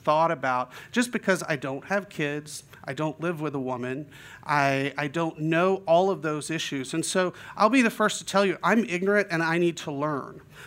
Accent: North Carolina, United States; I'm from North Carolina, trained at Jefferson, so back and finished in 2007.

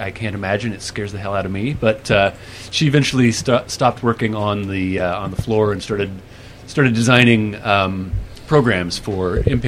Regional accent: Iowa, United States; I grew up in the Midwest. Grew up in a small town in Iowa.

